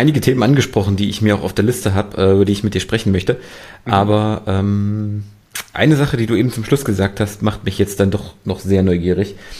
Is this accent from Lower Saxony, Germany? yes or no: no; Erfurt, Thuringia, Germany; ich komme aus Erfurt